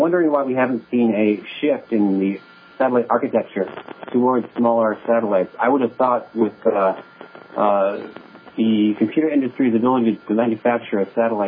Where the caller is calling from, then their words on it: Michigan, United States; in Michigan.